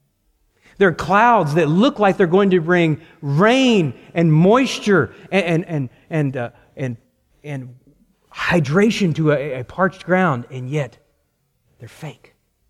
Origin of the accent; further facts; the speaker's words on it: Grapevine, Texas, United States; I'm from Grapevine. I know what grapevines look like, okay?